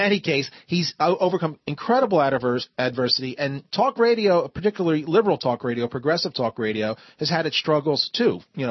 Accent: Pennsylvania, United States; There's a 10-year-old young girl in Pennsylvania, my home state

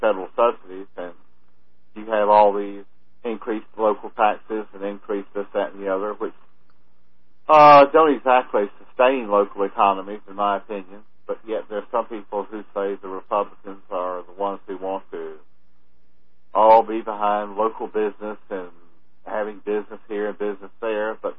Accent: South Carolina, United States; My dad and I used to discuss this with him because he was mayor of my hometown for about 30 years.

